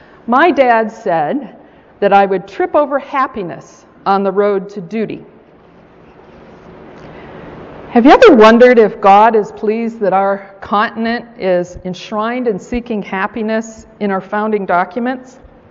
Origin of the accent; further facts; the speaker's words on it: United States; For me, growing up in the United States, I learned the Declaration of Independence says